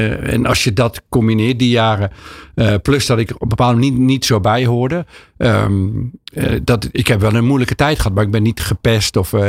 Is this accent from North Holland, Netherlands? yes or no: no; Apeldoorn, Gelderland, Netherlands; In Apeldoorn. Waarom Apeldoorn? Lag ik nou?